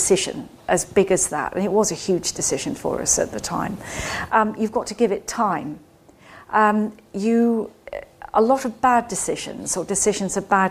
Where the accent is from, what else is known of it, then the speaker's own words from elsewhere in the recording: Scotland, United Kingdom; I grew up in Scotland.